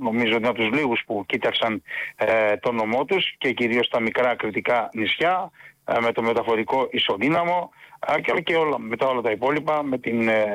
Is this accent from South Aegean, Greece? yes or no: yes; Symi, South Aegean, Greece; εμείς οι νησιώτες, στο Υπουργείο Εμπορικής Ναυτιλίας. Περνούσαμε και μας έραν όλοι ότι είμαστε από τη Σίμη